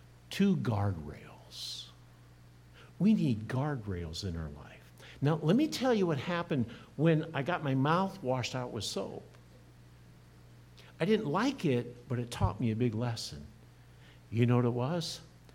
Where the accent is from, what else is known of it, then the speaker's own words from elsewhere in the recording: Iowa, United States; I grew up in Iowa. Had a wonderful, loving mother. Dad died at age 14.